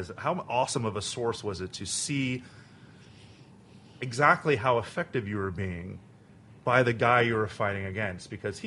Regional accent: Miami, Florida, United States; The listeners know I'm from Miami, mm-hmm.

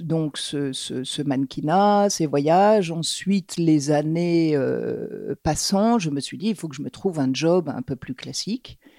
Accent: Centre-Val de Loire, France; Oui, alors j'ai grandi en Touraine jusq

